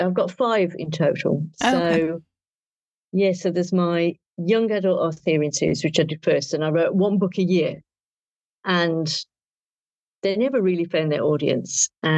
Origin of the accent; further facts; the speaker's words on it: England, United Kingdom; also born or lived in New Zealand; I am very English